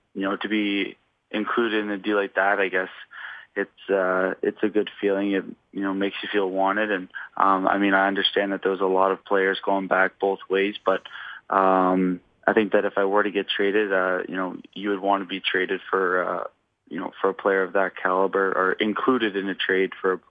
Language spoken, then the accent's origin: English; Ontario, Canada; it's pretty cool being from Ontario and being a Canadian boy and getting traded to the Leafs